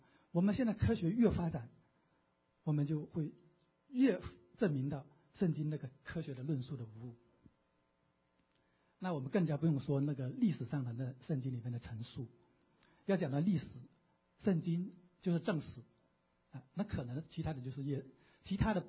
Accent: China; 我们从中国来的都对

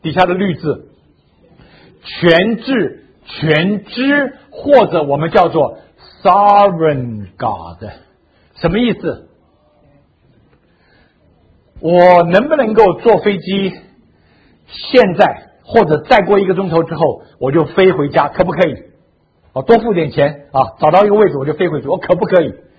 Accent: China; 所以我们中国人说时候未到，实在有他的哲理。我不晓得中国人的我们的老祖宗怎么会这么聪明的。

